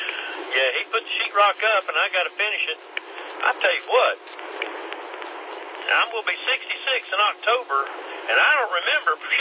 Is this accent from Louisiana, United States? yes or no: no; Kentucky, United States; And I'm originally from Kentucky.